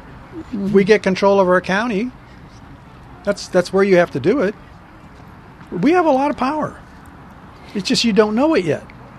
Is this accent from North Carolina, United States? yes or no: no; Ohio, United States; born there; because I was born in Ohio, so I'm an Ohioan, right?